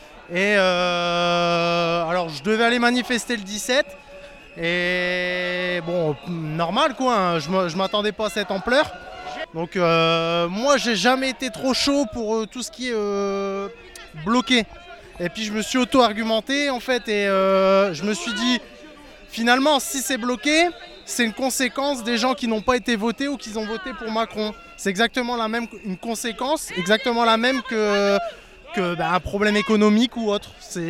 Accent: Liévin, Hauts-de-France, France; parce que c'est dans ma ville, moi je suis de Liévin

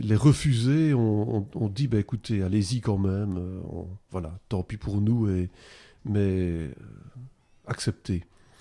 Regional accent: Belgium; puisque je suis belge

